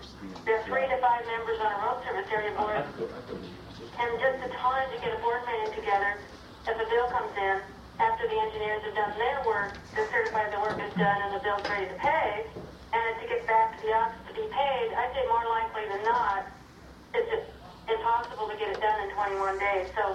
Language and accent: English; Fairbanks, Alaska, United States; Could I speak to that? … from Fairbanks.